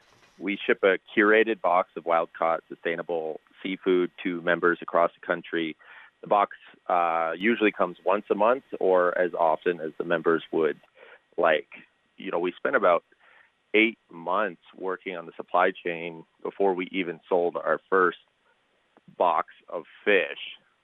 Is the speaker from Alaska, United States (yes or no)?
yes; Homer, Alaska, United States; I grew up in Homer, Alaska, but I fished in Bristol Bay with my father.